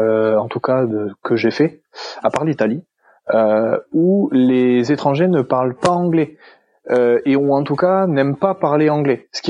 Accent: France; accent: French; de dire quelques mots d'italien, d'espagnol, de portugais que je connais, je cache assez bien mon accent français.

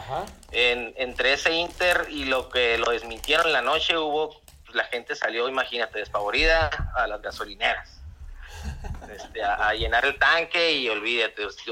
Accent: Hermosillo, Sonora, Mexico; Yo soy de Hermosillo, tengo 5 años viviendo aquí.

